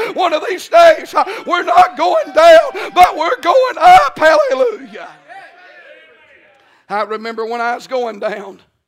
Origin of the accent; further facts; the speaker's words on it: Georgia, United States; I mean, I'm from North Georgia. I know what hither means.